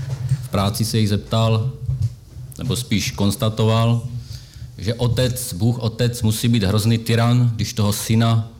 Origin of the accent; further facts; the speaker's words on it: Přerov, Olomouc Region, Czechia; born there; now in Olomouc, Czechia; ačkoliv jsem se narodil v Přerově, studoval v Lipníku, tak jsem uvěřil v Brně. Ženu jsem si našel na biblickém kurzu v Ostravě a teď žijeme v Olomouci